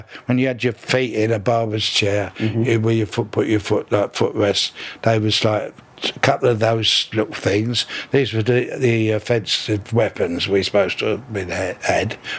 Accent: Battersea, London, United Kingdom; born there; I was born in Battersea in 1932, and I was the youngest of five brothers.

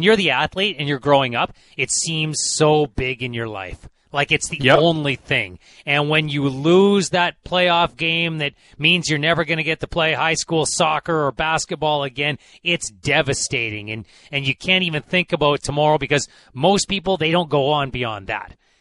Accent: Massachusetts, United States; accent: Boston; That's exactly who Wahlberg was playing, right down to my Boston accent.

